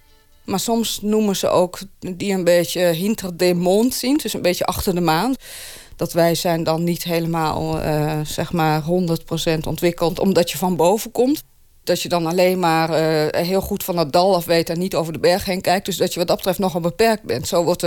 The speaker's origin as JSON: {"language": "Dutch", "town": "Davos", "region": "Grisons", "country": "Switzerland", "tie": "born or raised there", "second_language": "Dutch", "said": "Ik ben geboren en getogen in het Hooggebergte in Zwitserland."}